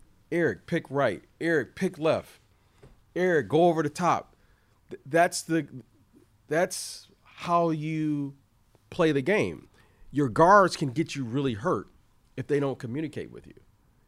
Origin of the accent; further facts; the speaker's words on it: Michigan, United States; because I grew up in Michigan, I'm well aware of how cold it is